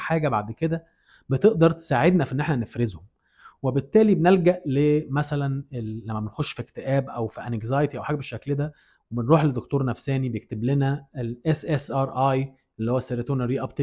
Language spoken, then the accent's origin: Arabic; Egypt; انا بتكلم عشان انا واحد مصري اتولدت في بلد زي مصر